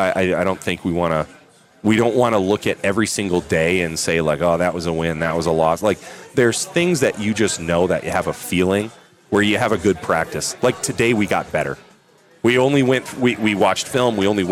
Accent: Michigan, United States; My wife and I moved back here from North Carolina. Right. As much as we are Michigan people and Adrian College people and you know, have a history here in the town and in this area, you lose touch with that a little bit.

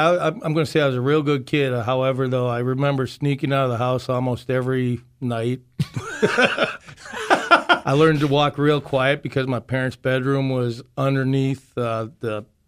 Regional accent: Madison, Wisconsin, United States; I'm from Madison here originally.

